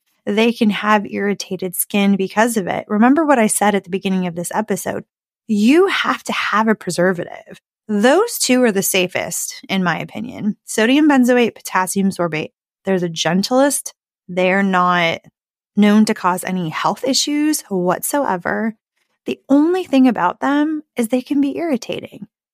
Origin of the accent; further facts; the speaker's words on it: Arizona, United States; You know, I grew up in Arizona.